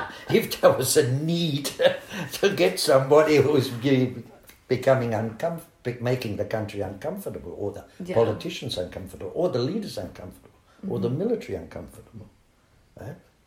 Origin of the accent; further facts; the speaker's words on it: Australia; also born or lived in Germany; I mean, I was born in Germany and I came to Australia when I was very small.